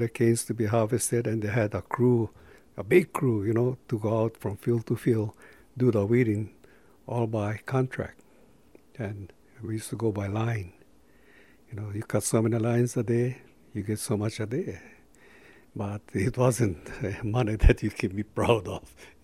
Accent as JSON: {"language": "English", "town": "Olinda", "region": "Hawaii", "country": "United States", "tie": "born or raised there", "said": "I was born and raised in Olinda, you know, up here, okay? And then from Olinda, my parents moved to the plantation area."}